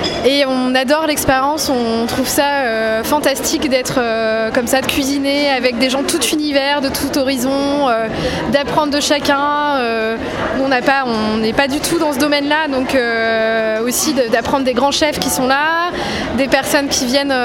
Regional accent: Paris, Île-de-France, France; puisqu'on vient de Paris

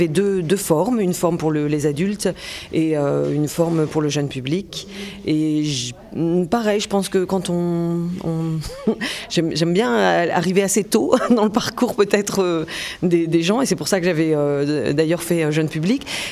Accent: Lille, Hauts-de-France, France; Je suis originaire de Lille, donc je suis assez contente de ça, en fait.

